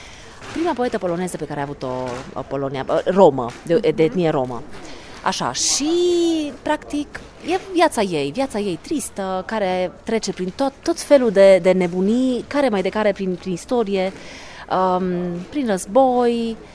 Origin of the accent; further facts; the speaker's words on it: Transylvania, Romania; pentru că eu sunt ardeleancă